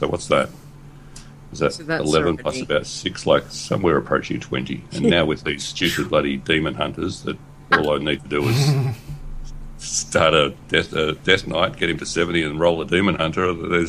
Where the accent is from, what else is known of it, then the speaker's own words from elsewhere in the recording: Australia; I'm Australian.